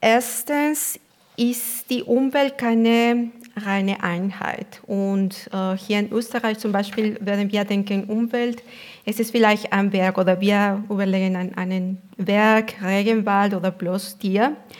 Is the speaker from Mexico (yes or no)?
yes; Mexico; German is a second language; Das ist, was in meinem Heimatland Mexiko stammt, ein Konzept, eine Kategorie.